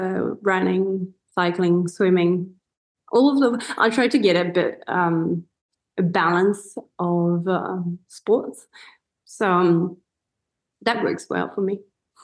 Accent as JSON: {"language": "English", "country": "France", "second_language": "English", "said": "again, I'm coming from France, so I'm comparing those two countries."}